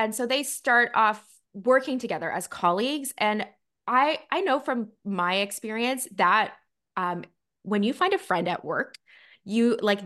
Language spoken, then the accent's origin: English; Toronto, Ontario, Canada; so we were from Toronto, and in Canada, nobody likes Toronto except Torontonians.